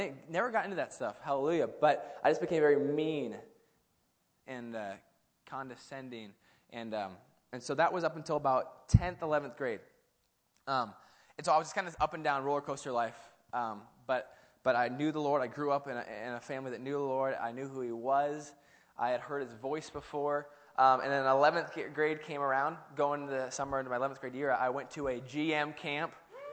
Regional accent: Anchorage, Alaska, United States; I was born here in Anchorage, Alaska. My whole life I've grown up in this church, actually

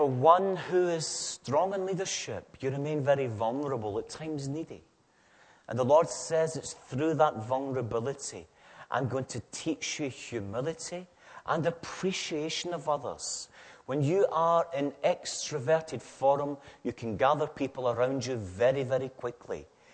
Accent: Scotland, United Kingdom; accent: Scottish; You're probably planning to mimic my Scottish accent when you leave here tonight.

